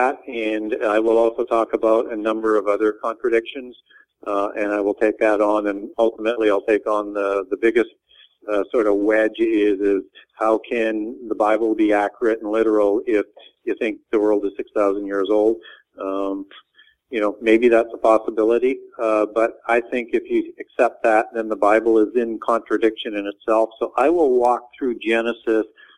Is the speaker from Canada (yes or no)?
yes; Canada; I grew up in Canada, and Sasquatch is the name that we grew up